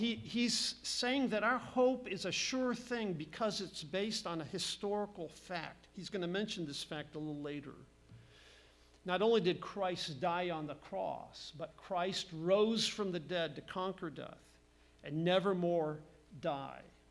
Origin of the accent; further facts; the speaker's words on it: Nebraska, United States; born there; Same thing with my Cornhuskers. I was born in Nebraska.